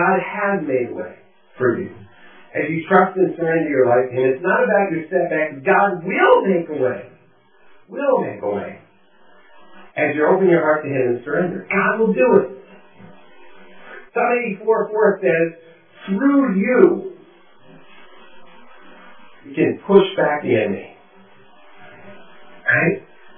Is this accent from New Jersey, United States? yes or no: yes; New Jersey, United States; and I'm originally from New Jersey, so guy is like a generic thing.